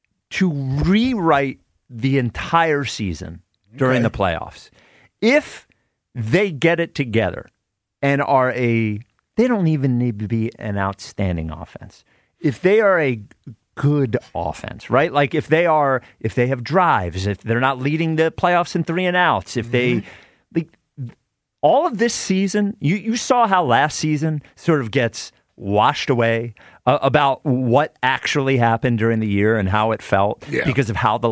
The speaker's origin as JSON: {"language": "English", "country": "United States", "said": "I know what the Million Man March is. I'm American."}